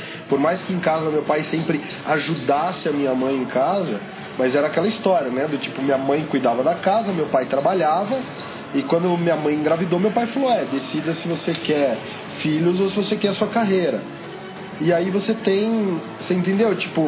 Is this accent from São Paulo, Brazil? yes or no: yes; Campinas, São Paulo, Brazil; da cidade pequena onde eu cresci, porque todo mundo fala, não, mas Campinas é uma cidade grande. Não, cidade interiorana que tem muitos habitantes